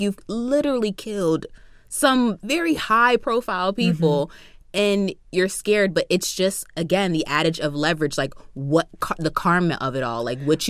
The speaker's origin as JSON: {"language": "English", "region": "New Jersey", "country": "United States", "said": "I'm from South Jersey, so like it's not possible for me."}